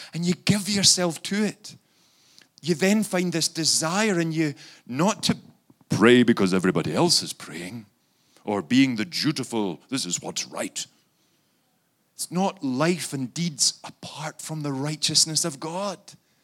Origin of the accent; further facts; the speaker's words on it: Scotland, United Kingdom; accent: Scottish brogue; by my brogue, you would clearly hear that I'm no more English than I am flying in the air. I'm Scottish through and through. More than that, a Scottish Presbyterian.